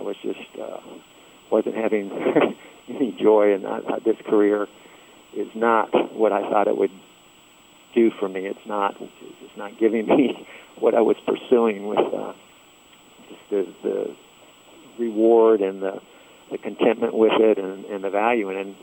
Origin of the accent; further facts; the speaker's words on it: Florida, United States; As I grew up in South Florida, I loved skin diving in the ocean